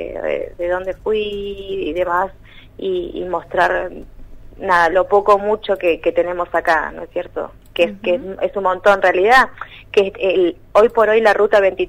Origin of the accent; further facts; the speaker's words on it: Los Menucos, Río Negro, Argentina; also born or lived in El Bolsón; yo de niña prácticamente me crié en Los Menucos. Hice mi parte de mi infancia en la línea sur. Uh-huh. Por cuestiones de la vida y personales, nos fuimos al Bolsón